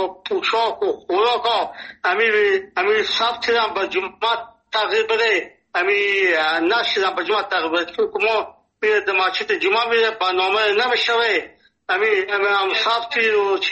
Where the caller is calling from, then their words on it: Nimruz, Afghanistan; دخترم ما 50 سال در ولایت نیمروز هستم. اینجا لهجه ما لهجه فارسی هستم، اینجا لفظی ما لهجه بلوچی هستم